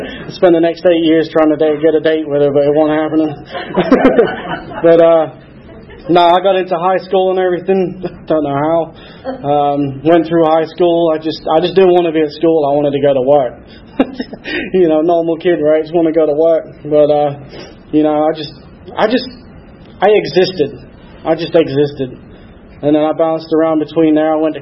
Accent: Hull, Yorkshire and the Humber, United Kingdom; also born or lived in Canterbury; I grew up down there till I was about five, and then we moved over to moved north into a little town called Hull. Can't even begin to tell you where it's near. It's not far from Manchester, we'll put it that way. Grew up there.

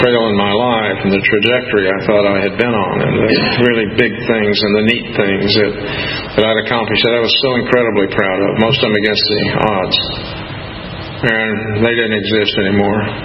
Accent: Wichita, Kansas, United States; I'll tell you that I was born in Wichita, Kansas. That's my home.

